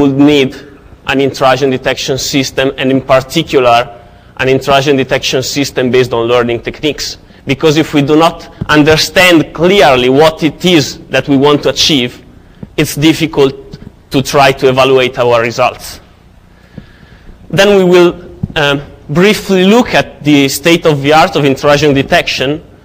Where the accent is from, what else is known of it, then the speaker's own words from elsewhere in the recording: Italy; English is a second language; I come from Italy.